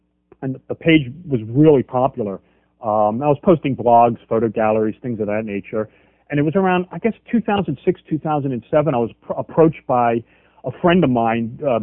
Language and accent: English; Baltimore, Maryland, United States; I'm from Baltimore, Maryland.